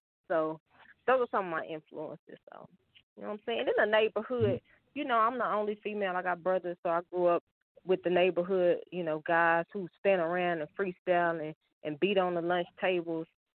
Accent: Dallas, Texas, United States; But, yeah, that's why I'm from Dallas, Texas.

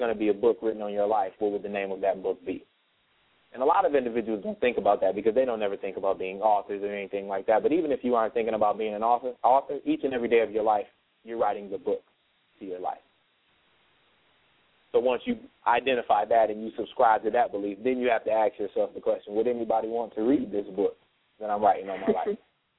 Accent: Flint, Michigan, United States; I'm from Flint, you know, Flint, Michigan, where, as you stated earlier, I mean, you're familiar with the area, but I mean, most dangerous city, top five.

